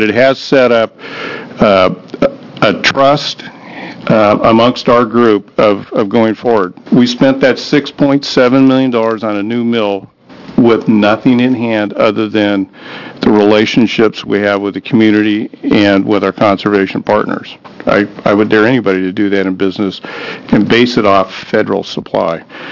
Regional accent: Coos Bay, Oregon, United States; I live in Lakeview, born and raised in Coos Bay, and a lifelong Oregonian.

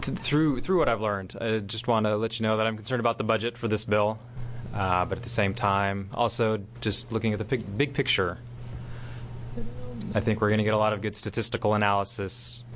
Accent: Colorado, United States; moved away as an adult; now in Portland, United States; I'm originally from Colorado, and I moved here to Portland about 5 years ago.

